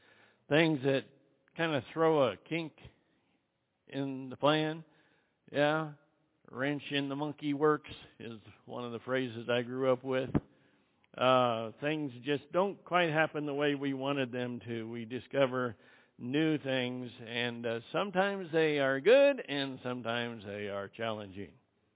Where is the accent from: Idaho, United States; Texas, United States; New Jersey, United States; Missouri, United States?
Idaho, United States; now in Albuquerque, United States; I grew up in Southwest Idaho. I didn't ever make plans to come to Albuquerque, New Mexico, outside of maybe a visit.